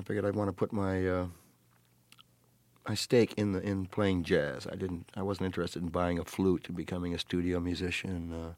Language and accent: English; United States; I was quite ready to come back and tackle the responsibility of being an American musician, of which I'm quite proud to be an American musician.